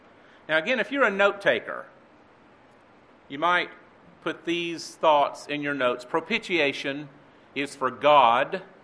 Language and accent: English; the South, United States; I come from the South where the word F-L-O-O-R is pronounced flow.